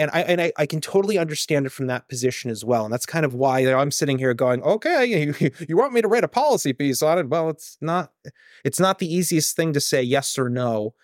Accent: United States; I'm an American number one, and I just kind of watch the stuff.

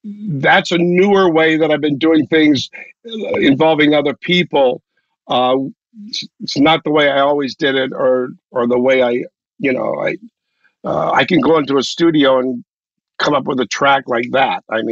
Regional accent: Miami, Florida, United States; born or raised there

